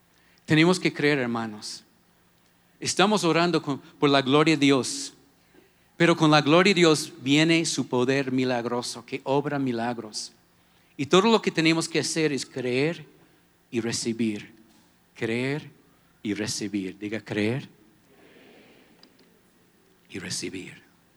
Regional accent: Pittsburgh, Pennsylvania, United States; born there; cuando yo era niño de 3 años, toda mi familia era católica. Estuvimos en Pensilvania, en Pittsburgh, donde yo nací.

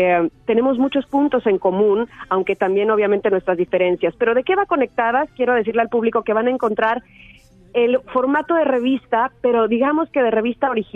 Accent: Veracruz, Mexico; Soy jarocha

